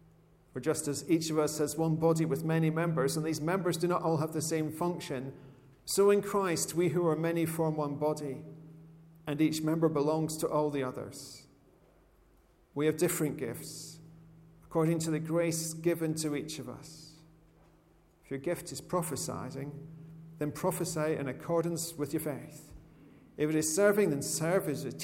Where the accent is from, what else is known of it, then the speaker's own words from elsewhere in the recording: Scotland, United Kingdom; Just obviously, being Scottish and being from the part of Scotland I'm from, there's some links there with Andy Murray